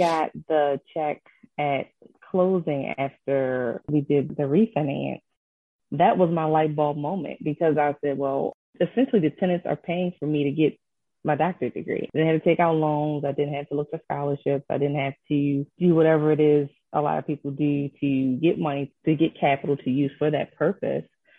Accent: Baltimore, Maryland, United States; I am a Baltimore native, so I'm from the Baltimore area.

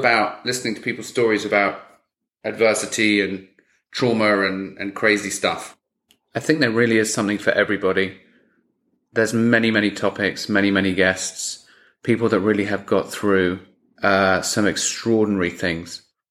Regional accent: London, United Kingdom; accent: London; now in Los Angeles, United States; I'm in LA with my London accent.

